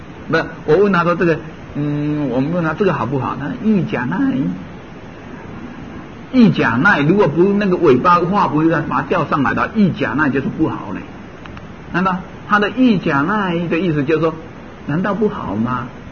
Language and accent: Chinese; China; 像我们中国人就比较好简